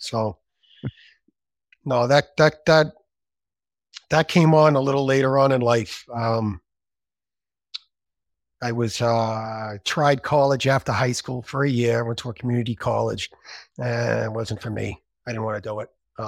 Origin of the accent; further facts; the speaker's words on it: Malden, Massachusetts, United States; working in the parts department for DCNE Carrier in Malden on Eastern Ave, my hometown.